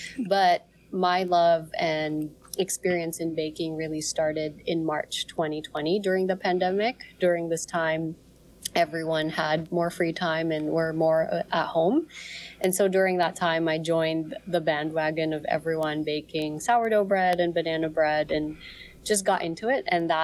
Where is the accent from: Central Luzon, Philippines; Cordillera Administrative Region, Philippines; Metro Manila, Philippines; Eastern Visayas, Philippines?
Cordillera Administrative Region, Philippines; Baguio; Yeah, so I grew up in Baguio